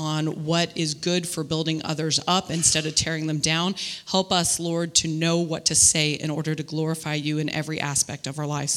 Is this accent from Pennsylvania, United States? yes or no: yes; Pittsburgh, Pennsylvania, United States; So I am from Pittsburgh, and I can say a lot really fast if I get going. So yeah, Pittsburgh.